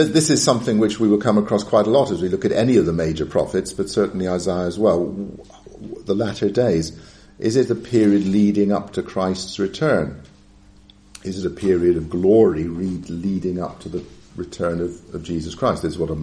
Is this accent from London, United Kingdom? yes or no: no; Wales, United Kingdom; because I'm Welsh. There's a bit of old Presbyterianism in me.